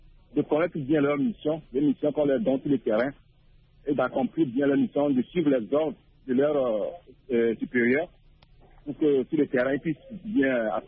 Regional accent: Togo; Pardon, je suis du Togo, pas du Bénin.

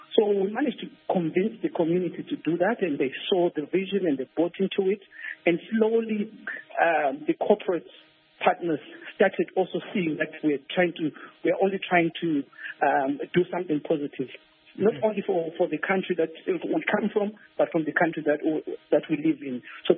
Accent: Zimbabwe; I was here in the UK, and sometimes some of my fellow countrymen would hide that they are Zimbabweans.

